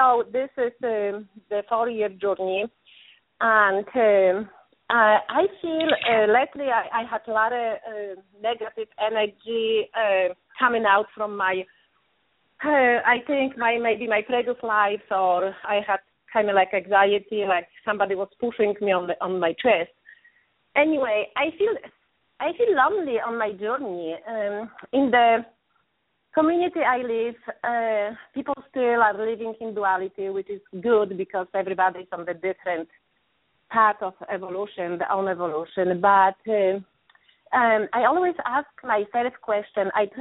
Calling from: California, United States; And I'm calling from California.

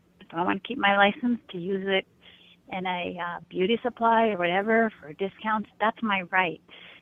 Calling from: California, United States; I'm calling from California.

